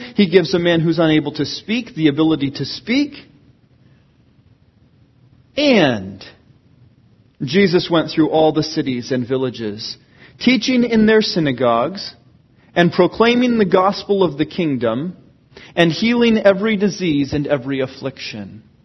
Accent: Seattle, Washington, United States; I grew up in the Seattle area.

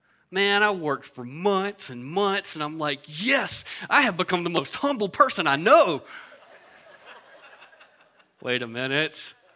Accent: the South, United States; Like, I'm from the South, woman.

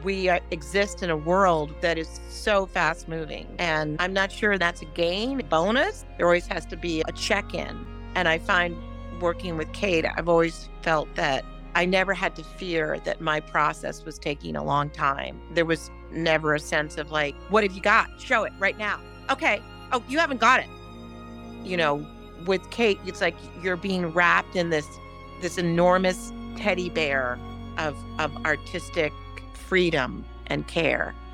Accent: New York City, New York, United States; I grew up in New York City, sneak down.

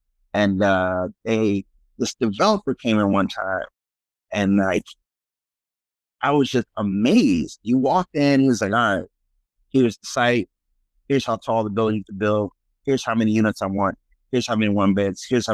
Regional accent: Miami, Florida, United States; So I grew up in Miami, Florida, actually.

